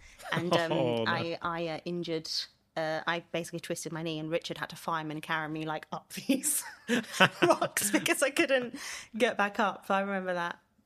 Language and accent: English; London, United Kingdom; And growing up in London, I didn't always have that opportunity.